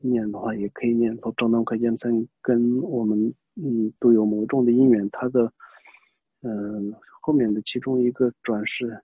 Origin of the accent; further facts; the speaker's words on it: Rebgong, Qinghai, China; 就是在我们家乡那边热贡那边的一个仁波切。